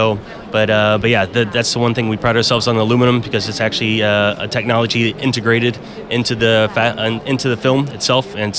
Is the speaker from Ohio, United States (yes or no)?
yes; Cincinnati, Ohio, United States; moved away; Yeah, I'm born and raised in Cincinnati, Ohio. So, but I've been living in Europe for close to 13, 14 years now.